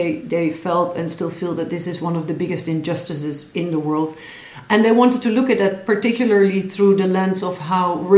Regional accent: Netherlands; English is a second language; I grew up in the Netherlands in a middle-class family.

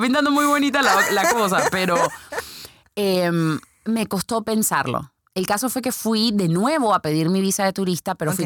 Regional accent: Barranquilla, Atlántico, Colombia; Yo soy colombiana. Okay. Nací en la ciudad de Barranquilla. Crecí, duré la mayor parte de lo que llevo de mi vida, 28 uh-huh. años, duré en Colombia, en Barranquilla. Y decidí emigrar a los Estados Unidos porque me casé.

